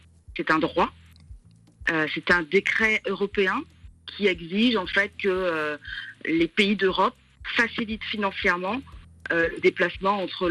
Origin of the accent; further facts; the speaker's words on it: Guadeloupe, France; now in Paris, France; quand je suis arrivée à Paris, mais bon, je viens de la Guadeloupe.